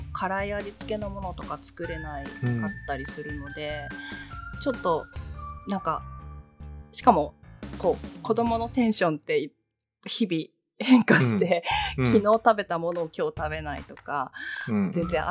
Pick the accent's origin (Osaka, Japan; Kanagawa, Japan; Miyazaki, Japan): Kanagawa, Japan; Hadano; あの神奈川県の、秦野市というところの出身なんですけど、あの両親は2人とも山形県出身なんですよ、